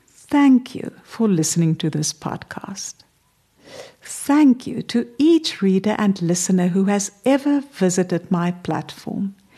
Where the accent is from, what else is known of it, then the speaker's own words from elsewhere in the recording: South Africa; accent: South African; they even seem to understand my South African accent.